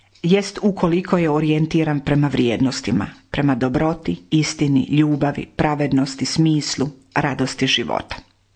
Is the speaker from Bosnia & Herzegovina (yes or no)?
no; Dalmatia, Croatia; A mi Dalmatinci volimo ljeto, sunce, more.